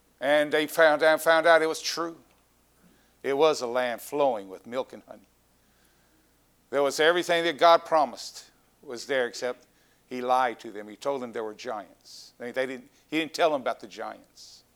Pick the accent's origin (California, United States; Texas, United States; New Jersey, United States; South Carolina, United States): Texas, United States; But I'm a Texan. I'm sorry. I just can't handle cold misery of weathers.